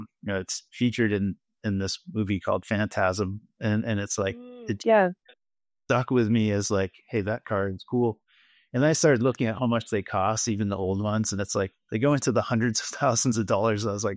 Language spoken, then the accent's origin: English; Boston, Massachusetts, United States; I'm from Boston. Pots and cars, you know.